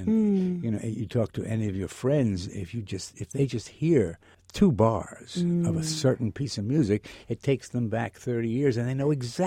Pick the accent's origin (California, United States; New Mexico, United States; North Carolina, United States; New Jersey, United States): New Jersey, United States; I grew up in New Jersey, and my brother and I, when we were 10, 11, 12, we listened to only country and Western music